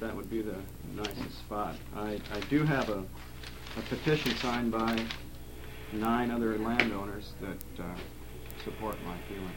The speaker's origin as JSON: {"language": "English", "region": "Alaska", "country": "United States", "tie": "born or raised there", "said": "I'm a native born Alaskan. I've spent a lot of time growing up in Thunder Bay as a kid."}